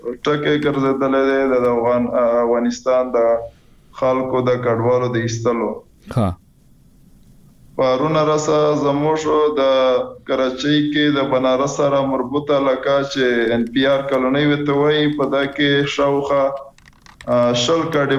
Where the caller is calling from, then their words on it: Karachi, Sindh, Pakistan; د کراچۍ لوی شهر نه سره په لیکي